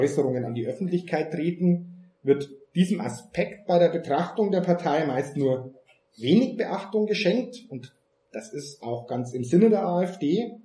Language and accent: German; Regensburg, Bavaria, Germany; Ich komme ebenfalls aus Regensburg.